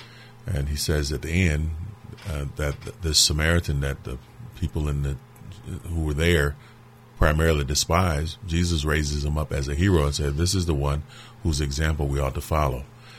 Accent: Alabama, United States; I'm from Perry County, Alabama, which is a neighboring area to Selma.

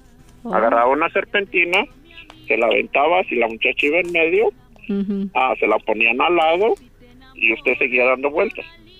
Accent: Michoacán, Mexico; also born or lived in Guanajuato; Y yo soy de Michoacán y parte de Guanajuato

